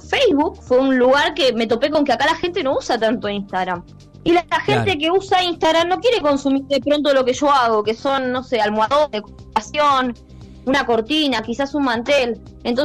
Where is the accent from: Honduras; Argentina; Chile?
Argentina; El Talar, Buenos Aires Province; now in San Clemente, Argentina; Yo soy de zona norte, El Talar.